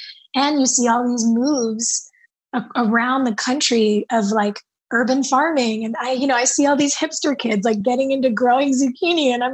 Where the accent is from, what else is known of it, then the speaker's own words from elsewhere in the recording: California, United States; I grew up in Southern California.